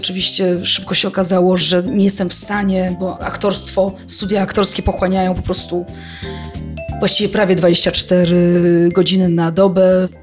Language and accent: Polish; Warsaw, Masovian Voivodeship, Poland; pochodzę z Warszawy